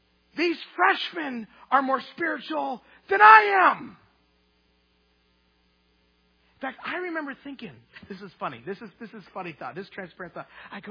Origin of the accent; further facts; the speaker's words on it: Idaho, United States; would have my parents over and we'd eat roast beef and mashed potatoes because we're from Idaho.